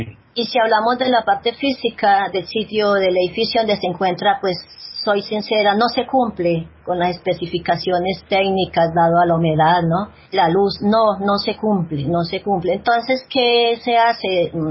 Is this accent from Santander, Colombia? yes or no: yes; Santander, Colombia; No, señor, yo soy santandereana.